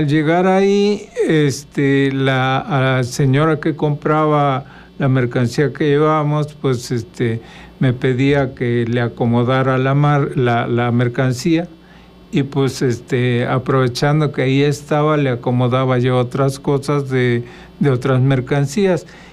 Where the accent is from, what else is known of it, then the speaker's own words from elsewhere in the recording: Cuernavaca, Morelos, Mexico; Y desde entonces, o sea, técnicamente soy de Morelos, de Cuernavaca.